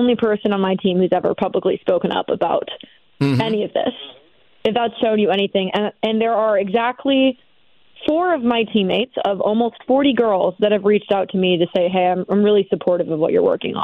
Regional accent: Connecticut, United States; I was getting messages from someone in my home state of Connecticut

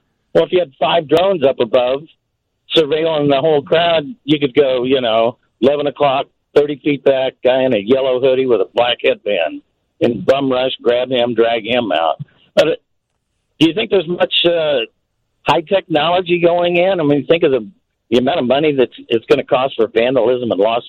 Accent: Kansas City, United States; I'm from Kansas City

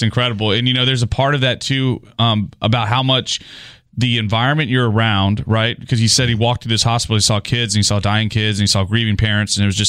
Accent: Goliad, Texas, United States; now in Houston, United States; I've been here about 9 years. I'm from South Texas. Goliad, Texas is my hometown. It's about an hour and a half southwest

